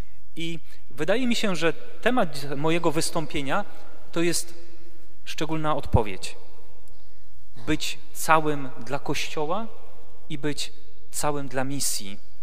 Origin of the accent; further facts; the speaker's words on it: Kruszyna, Podlaskie Voivodeship, Poland; moja wioska to jest naprawdę 1/10 jednej dzielnicy Drohiczyna. Bo moja wioska nazywa się Kruszyna i tak wygląda, jak się nazywa, bo jest 12 domów, asfalt się kończy, jest wielka kałuża, a potem można dojechać do mojego domu.